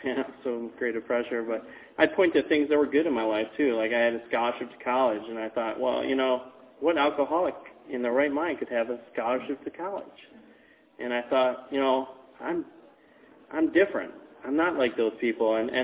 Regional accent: Chandler, Arizona, United States; And I'm not from Tucson, but I'm from the Phoenix area. I'm from Chandler, Arizona.

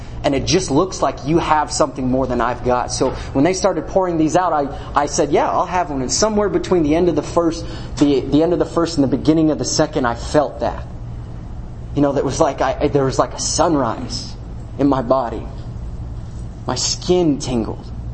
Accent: Salt Lake City, Utah, United States; I'm from Salt Lake City, so I was in the predominant religion up there. You know, I was Mormon, and I was seminary president.

